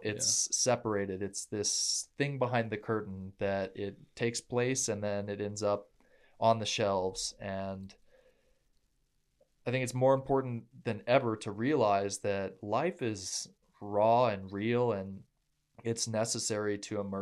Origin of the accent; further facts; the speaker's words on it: Atlanta, Georgia, United States; also born or lived in England; so I was born in England in 1991, and we moved to Atlanta, Georgia until I was 6 years old. And then we moved back until it was around 10, right? 10, something like that, 10, 11. We moved back just after the millennium to Atlanta, Georgia.